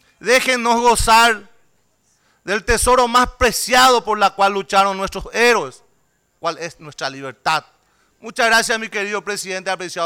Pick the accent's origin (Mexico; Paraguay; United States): Paraguay; Y eso nosotros, los paraguayos de bien